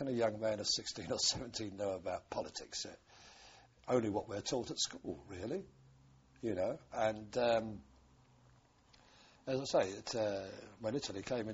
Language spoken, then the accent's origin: English; London, United Kingdom; born there; I was born in London on the 2nd of January, 1923.